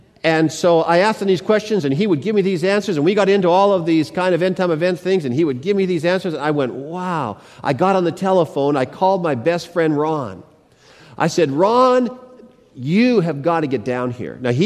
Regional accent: Mission, British Columbia, Canada; Now, as it turns out, in my hometown of Mission, British Columbia, the Seventh-day Adventist Church is on 7th Avenue.

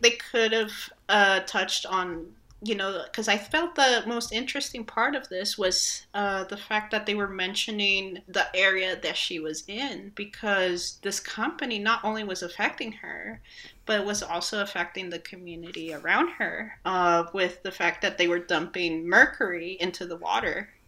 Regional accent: Peru; Even for me, I was not aware of this lady. And even though I'm from Peru

